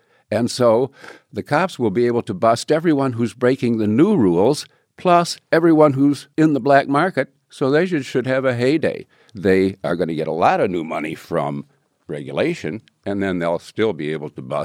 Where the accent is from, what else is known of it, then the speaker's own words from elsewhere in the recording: United States; Well, I become an out front advocate because I'm an American and I believe in freedom